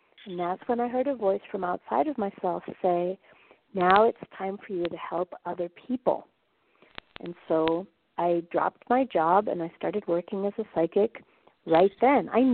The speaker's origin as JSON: {"language": "English", "town": "Minneapolis", "region": "Minnesota", "country": "United States", "tie": "born or raised there", "said": "I grew up in Minneapolis in a Catholic family, and I was formally educated in those ways"}